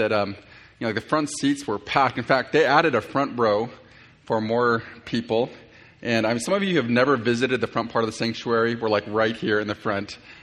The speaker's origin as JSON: {"language": "English", "country": "United States", "accent": "American", "said": "Last week, I had to follow Philip DeCourcy after the men's retreat with my normal American accent and all"}